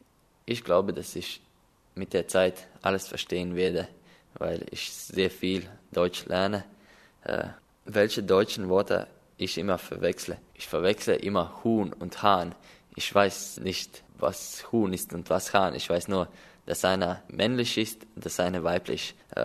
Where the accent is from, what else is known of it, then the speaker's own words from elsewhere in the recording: Latvia; German is a second language; Ich komme aus Lettland. Ich bin in 1998 geboren